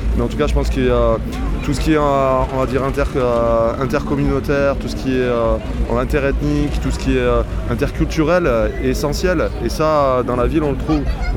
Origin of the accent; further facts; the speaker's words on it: Auvergne-Rhône-Alpes, France; born there; Ah ben moi je suis né en Ardèche